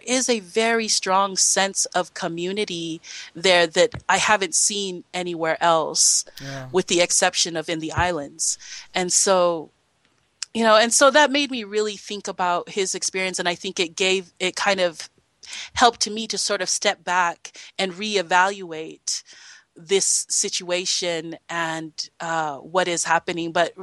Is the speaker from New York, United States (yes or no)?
no; Utah, United States; And a lot of time people say that about me when I come from Utah